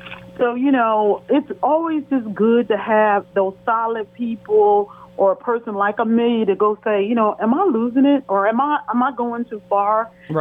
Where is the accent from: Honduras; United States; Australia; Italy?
United States; Midwest; I mean, being a Midwesterner myself